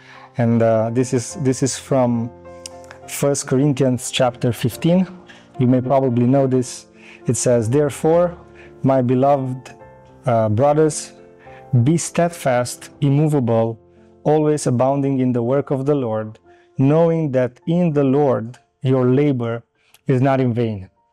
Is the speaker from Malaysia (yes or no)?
no; Timișoara, Timiș County, Romania; We are from Timișoara, Romania, and our church is called Radiant Church.